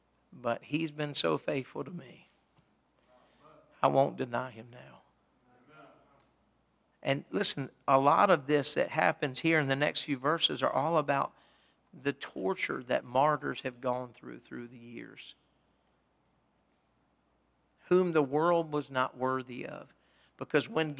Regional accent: Parsonsburg, Maryland, United States; I had to tell him, I'm sorry, I correct myself. I'm from Parsonsburg. … from Parsonsburg, amen?

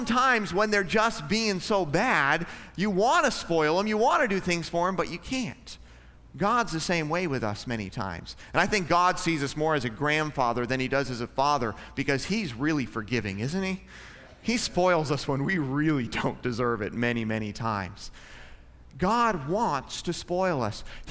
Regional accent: Alaska, United States; We grew up way up in Alaska.

